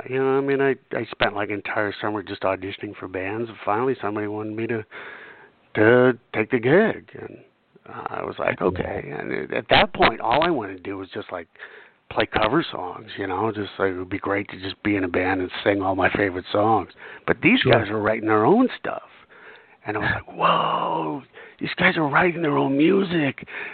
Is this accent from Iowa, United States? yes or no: no; California, United States; You know, I grew up in Orange County, and when I finally made the move to L.A., we rehearsed at Willie's place.